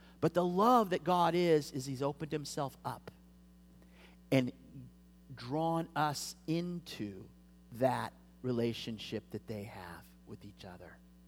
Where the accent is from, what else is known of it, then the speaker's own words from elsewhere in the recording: Kansas, United States; Growing up in Kansas, you know, in February, you look out, and those fields are just dead.